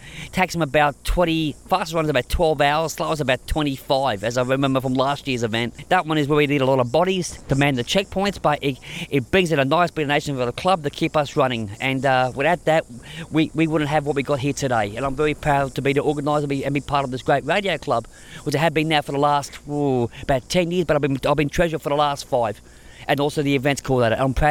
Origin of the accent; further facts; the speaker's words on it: Lowood, Queensland, Australia; and I am from Lowood.